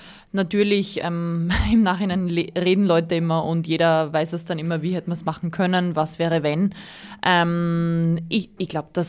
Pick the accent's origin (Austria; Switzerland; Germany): Austria; Leider als Österreicher